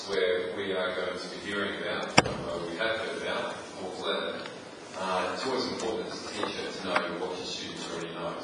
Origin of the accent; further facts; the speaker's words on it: Adelaide, South Australia, Australia; Now growing up in Adelaide, we don't think of other communities necessarily